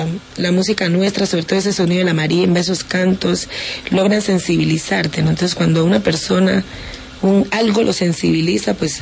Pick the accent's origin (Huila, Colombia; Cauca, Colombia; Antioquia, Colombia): Cauca, Colombia; Timbiquí; y sobre todo en mi pueblo, pues una persona que se dedique a la música, pues ¿de qué va a vivir?